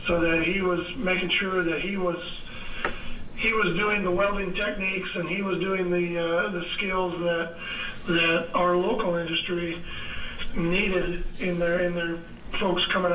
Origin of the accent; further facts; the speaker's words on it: Coos Bay, Oregon, United States; I'm superintendent of Coos Bay School District. Born and raised in Coos Bay, a product of Coos Bay Schools, and in my 21st year in the district